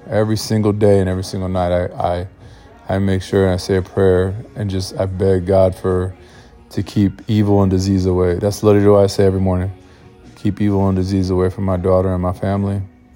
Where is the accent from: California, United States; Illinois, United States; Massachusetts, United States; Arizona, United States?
California, United States; San Diego; I used to like not want to know people I'm from, but fuck it. I'm from San Diego.